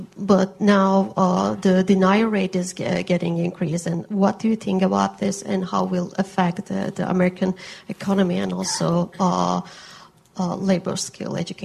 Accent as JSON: {"language": "English", "country": "Turkey", "second_language": "English", "moved": "as an adult", "lives_now": "United States", "said": "I'm from Turkey, and I came to this country as a student, as an immigrant also."}